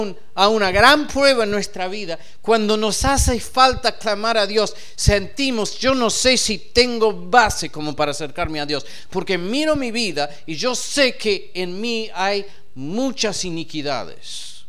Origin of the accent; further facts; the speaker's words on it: United States; Yo soy de Estados Unidos, pero mira, yo no desciendo de ninguna persona importante. Una mezcla de andas a saber qué cosa.